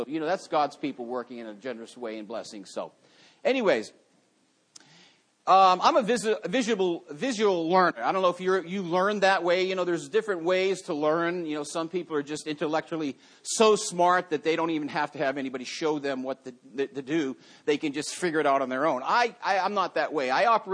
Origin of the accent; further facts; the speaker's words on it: Massachusetts, United States; And so he must have been a Yankees fan because when he heard from I was from Massachusetts, he didn't give us any break.